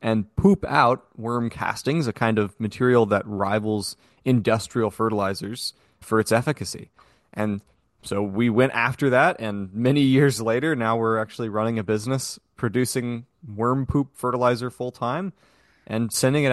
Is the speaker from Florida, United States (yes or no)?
yes; Florida, United States; the overuse of this industrial fertilizer in my home state in Florida for housing developments and nurseries